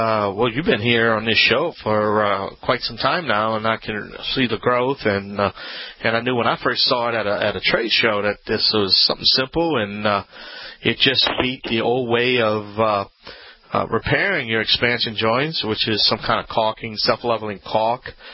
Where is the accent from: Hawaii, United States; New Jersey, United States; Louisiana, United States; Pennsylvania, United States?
Louisiana, United States; I'm the Cajun contractor … the originator.